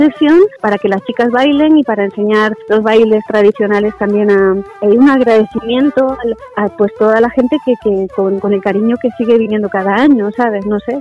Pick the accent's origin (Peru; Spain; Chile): Spain; Cáceres, Extremadura; Había un señor mayor que me pregunta de dónde soy, le digo de Cáceres